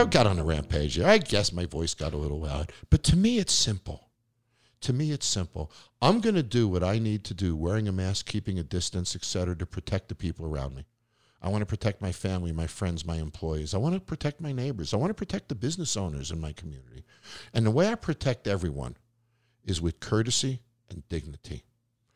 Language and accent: English; New York, United States; Yeah, and then when I grew up on Long Island, we used to take boats across to Westport and to Connecticut all the time as well.